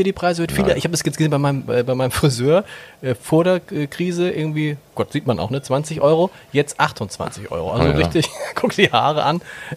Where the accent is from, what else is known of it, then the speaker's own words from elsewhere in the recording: Hamburg, Germany; Ich komme ja aus Hamburg